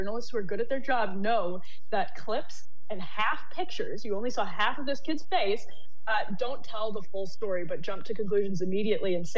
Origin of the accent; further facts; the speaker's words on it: United States; It is uncomfortable as an American.